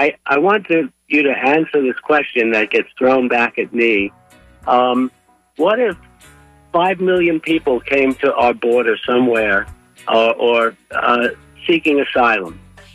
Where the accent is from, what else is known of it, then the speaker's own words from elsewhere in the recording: Queens, New York, United States; I come from New York. I grew up in Queens.